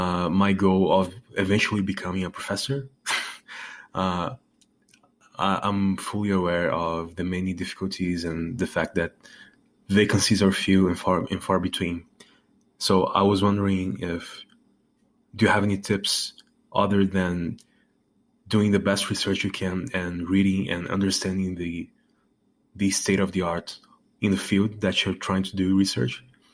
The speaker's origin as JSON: {"language": "English", "country": "Brazil", "said": "I'm from Brazil, and I'm soon to start a PhD program in Amsterdam, the Netherlands."}